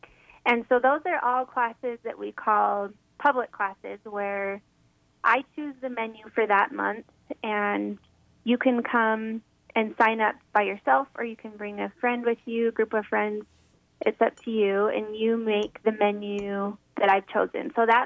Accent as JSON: {"language": "English", "region": "Utah", "country": "United States", "said": "No, that's where I started. I'm from Cache Valley, but I have expanded from southeast Idaho all the way down to St. George."}